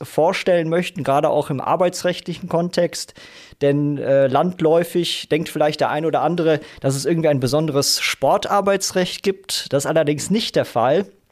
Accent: Dortmund, North Rhine-Westphalia, Germany; meine Heimatstadt Dortmund

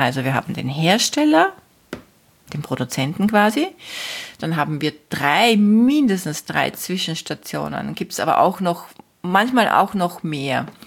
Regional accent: Austria; Das Gleiche finden wir auch beim Militär oder beim Bundesheer, wie man bei uns in Österreich sagt, in Deutschland sagt man, glaube ich, Bundeswehr.

